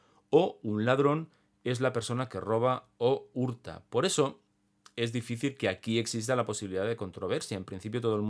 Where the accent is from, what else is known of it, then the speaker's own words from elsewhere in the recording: Catalonia, Spain; sobre todo en mi caso, que además soy catalán